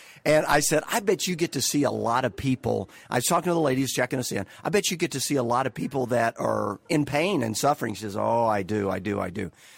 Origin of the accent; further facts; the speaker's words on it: Kentucky, United States; I grew up in Kentucky, similar backgrounds and all that sort of stuff. After moving out of Kentucky, I went to seminary at Dallas Theological Seminary